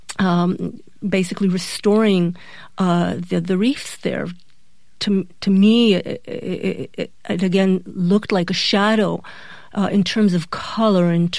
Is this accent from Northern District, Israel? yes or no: no; Jerusalem, Jerusalem District, Israel; I guess I grew up in Jerusalem, and that's not too close to any marine body of water.